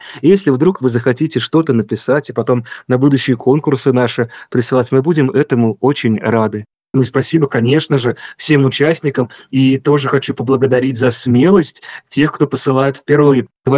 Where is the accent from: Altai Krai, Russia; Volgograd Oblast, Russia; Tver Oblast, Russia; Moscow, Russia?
Tver Oblast, Russia; Kimry; born there; Я родился в Тверской области, в Кимрах, и часто, конечно, бывал в Твери.